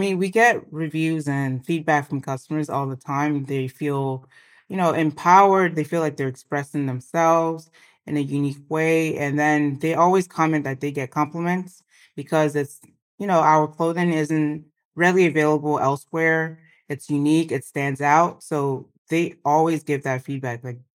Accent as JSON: {"language": "English", "country": "Nigeria", "said": "me being Nigerian and growing up with the bold prints"}